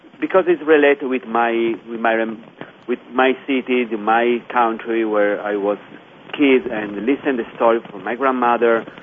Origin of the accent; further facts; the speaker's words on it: Italy; moved away as an adult; now in Brooklyn, United States; I'm in New York City right now. I'm living in Brooklyn. I moved here 3 years ago from Italy and tried to build a new career here.